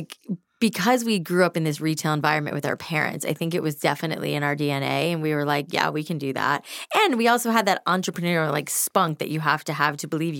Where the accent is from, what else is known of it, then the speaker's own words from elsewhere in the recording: Florida, United States; I grew up in South Florida, I'd never really been anywhere